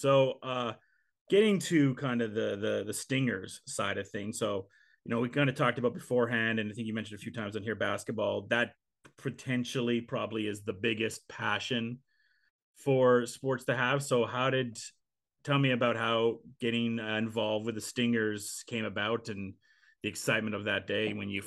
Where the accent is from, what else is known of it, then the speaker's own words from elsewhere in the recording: Calgary, Alberta, Canada; now in Cochrane, Canada; I grew up in Calgary. Now I live in Cochrane, but I'm older in Cochrane. It's not like I know everybody in the community and whatnot. I just kind of do my own thing living out here